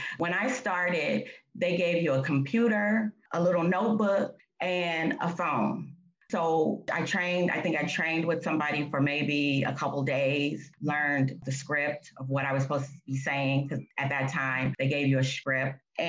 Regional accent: Oakland, California, United States; And like I said, I grew up in Oakland, right?

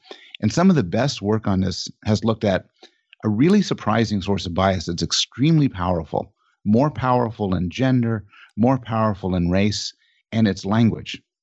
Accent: Montreal, Quebec, Canada; born there; I'm Canadian, born in Montreal.

